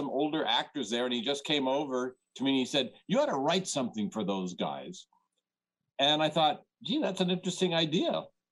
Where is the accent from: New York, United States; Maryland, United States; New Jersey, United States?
New York, United States; I'm from New York